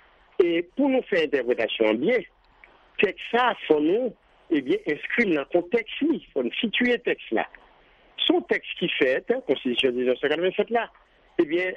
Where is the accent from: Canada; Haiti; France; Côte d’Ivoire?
Haiti; je suis haïtien